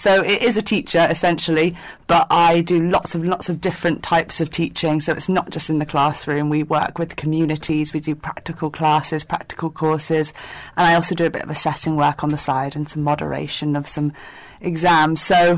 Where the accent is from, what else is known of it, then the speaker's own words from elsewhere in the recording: Hong Kong; also born or lived in China; I grew up in Hong Kong. I also spent a lot of time working in China.